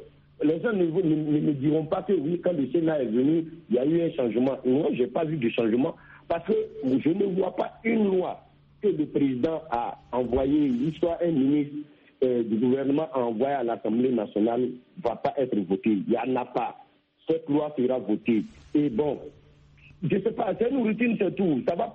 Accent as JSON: {"language": "French", "country": "Côte d’Ivoire", "said": "mais chez nous, en Côte d'Ivoire, vraiment, je ne crois pas."}